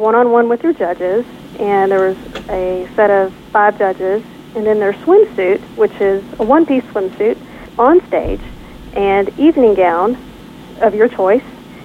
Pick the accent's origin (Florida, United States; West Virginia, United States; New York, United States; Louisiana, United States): Louisiana, United States; New Orleans; now in Atlanta, United States; I was born and raised in New Orleans, so we carry a tradition with us, even though we live here in Atlanta.